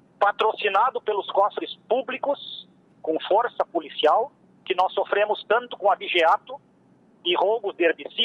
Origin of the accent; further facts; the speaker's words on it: Rio Grande do Sul, Brazil; como nós gaúchos dizemos